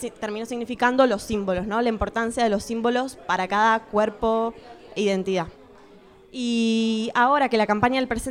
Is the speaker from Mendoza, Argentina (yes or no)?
no; Buenos Aires, Argentina; eran 2 meses que estaba en Barcelona y venía con muchas ganas de estar acá, pero muchas ganas de seguir en Buenos Aires, de donde soy.